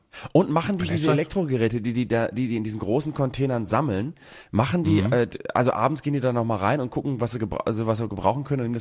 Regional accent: Bremen, Germany; Wertstoffhof. Und Recyclinghof, hat man bei uns in Bremen gesagt.

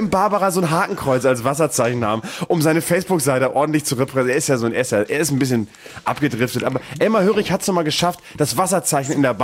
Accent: East Germany, Germany; aber man fühlt sich trotzdem als Ostdeutscher repräsentiert.

